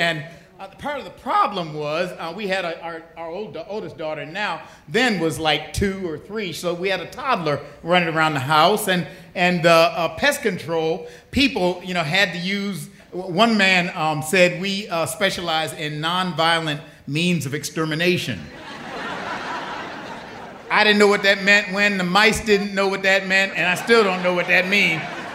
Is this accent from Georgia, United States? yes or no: no; Buffalo, New York, United States; I grew up in Buffalo, New York, and there used to be a jingle on WUFO, was the black radio station.